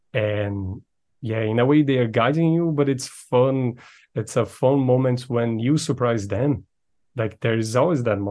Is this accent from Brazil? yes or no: yes; Brazil; English is a second language; I'm from Brazil.